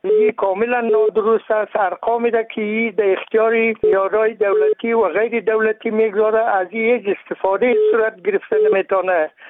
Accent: Baghlan, Afghanistan; از ولایت بغلان.

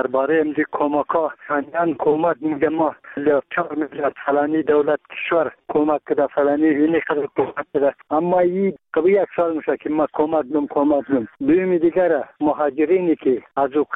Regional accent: Bamyan, Afghanistan; ما یک تن از بامیانیم.

